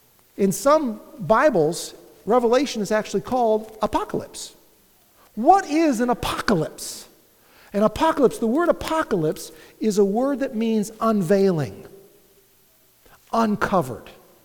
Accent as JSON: {"language": "English", "town": "Webster", "region": "New York", "country": "United States", "tie": "born or raised there", "said": "I lived in Rochester, born and raised in Webster near Rochester, and we'd have a chance to go to Lake Ontario and over to Niagara Falls."}